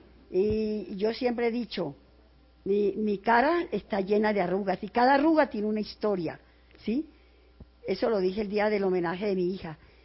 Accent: La Guajira, Colombia; soy de La Guajira

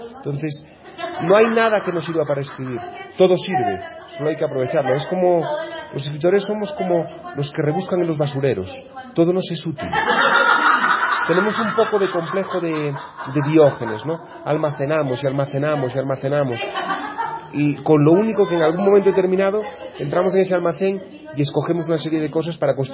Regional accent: Spain; como español

